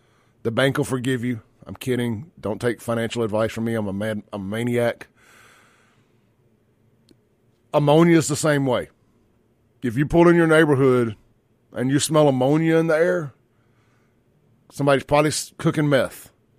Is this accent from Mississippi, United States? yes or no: yes; Byram, Mississippi, United States; I grew up in South Jackson, Byram. We had Lake Ridgely.